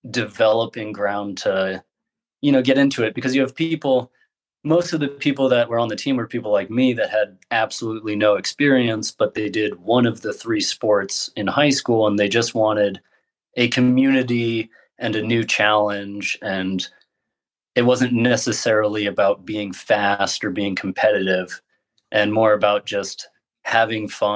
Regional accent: Corvallis, Oregon, United States; So I am a Oregon native. I was born in Corvallis, Oregon, went all the way through high school there

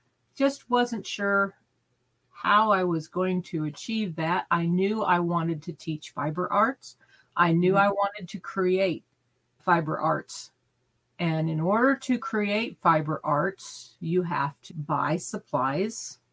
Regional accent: Kansas, United States; I grew up in Phillips County, which is rolling hills and beautiful country. Nemaha County is a lot like that, only with more trees.

